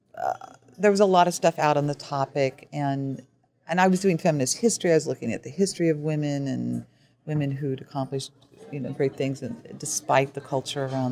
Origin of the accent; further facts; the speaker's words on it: Seattle, Washington, United States; also born or lived in Southern US; Well, I was born in Seattle. Then my father was transferred down to the South, which is how I ended up there. And then he was transferred back, which is how I ended up back here. I graduated from high school here.